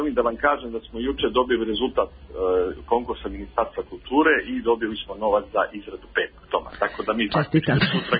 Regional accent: Serbia; Pa verovatno, mi smo Srbi, znati sami, skloni ili preteranom uzdizanju ili preteranom nipodaštavanju.

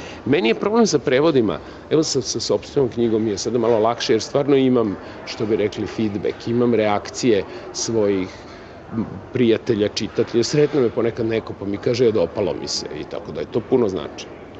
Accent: Serbia; ja kažem iz Srbije, odnosno iz Jugoslavije

